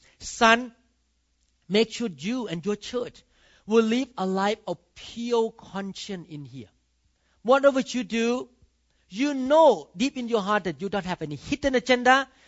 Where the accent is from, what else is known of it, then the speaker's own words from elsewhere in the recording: Thailand; English is a second language; now in United States; When I first came to America, I used the word shepherding because I came from Thailand.